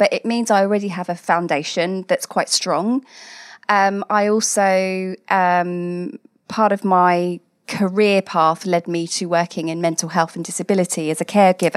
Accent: East of England, United Kingdom; I grew up in Hertfordshire. I one of very few families of colour.

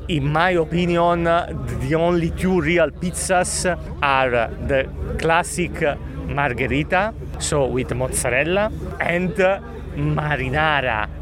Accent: Naples, Campania, Italy; I eat pizza only in Naples, only in my hometown, because in my opinion, nowhere in the world I can find.

